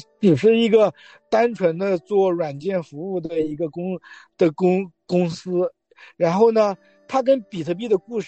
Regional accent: China; 就是我们中国人想买那个美股的指数

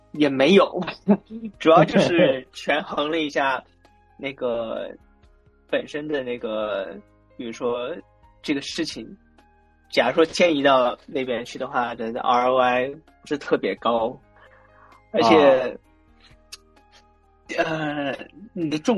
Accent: Shanxi, China; 是来自山西的，然后山西人，然后，因为当时，就我们山西人其实去北京的非常非常多

